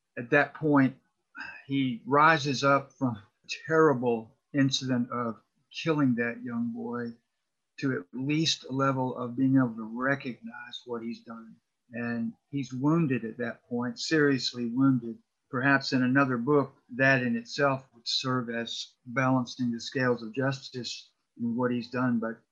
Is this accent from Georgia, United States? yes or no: yes; College Park, Georgia, United States; In a way, it was much like my life when I was a boy. I grew up in College Park, just south of Atlanta. And I didn't even know about the mountains being in North Georgia.